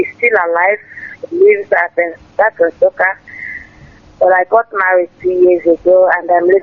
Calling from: Cotonou, Littoral, Benin; I'm from Osoka, but I reside in Cotonou.

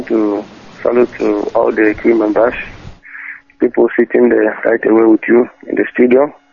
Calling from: Stockholm, Stockholm County, Sweden; I'm calling from Stockholm, Sweden.

